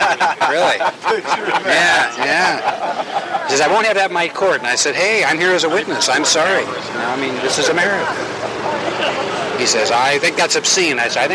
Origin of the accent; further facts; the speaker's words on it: Santa Cruz, California, United States; Well, actually, I'm from Santa Cruz.